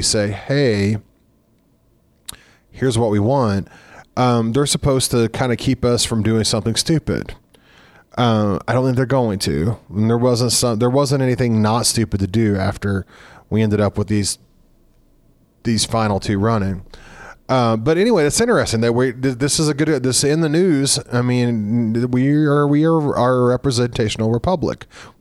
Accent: Missouri, United States; I mean, I grew up in Southern Missouri, and the state next door is amazing.

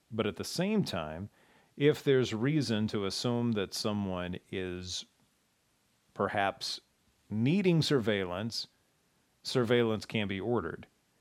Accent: Lexington, Kentucky, United States; I went to a little coffee shop called the Chocolate Hauler in my hometown of Lexington, Kentucky.

